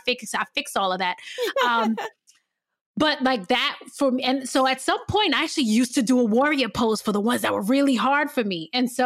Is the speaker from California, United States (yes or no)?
no; New York, United States; accent: New York; Do I have too much of an accent? Like my New York accent, am I going to like butcher words?